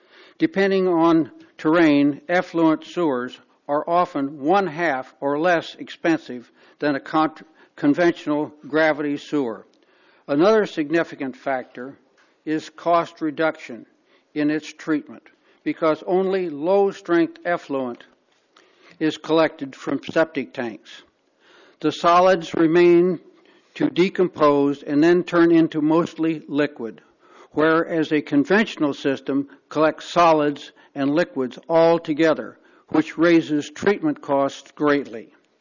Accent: Los Osos, California, United States; from Los Osos.

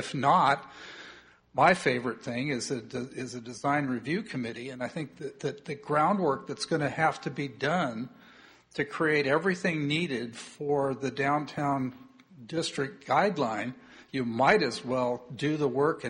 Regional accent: Sacramento, California, United States; I was raised in the Sacramento area, and one of the most amazing redevelopment areas in the Sacramento area is the old Rivertown, the downtown Sacramento.

